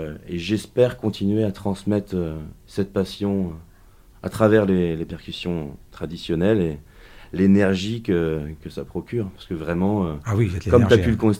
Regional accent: Poitiers, Nouvelle-Aquitaine, France; Donc, je suis originaire de Poitiers.

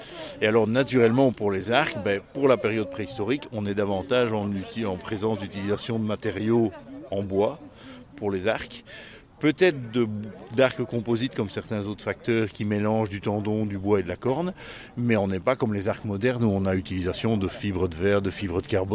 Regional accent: Belgium; Je viens de Belgique.

